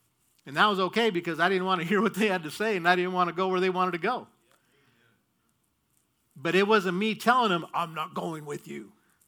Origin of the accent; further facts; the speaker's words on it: Morenci, United States; we grew up together in Morenci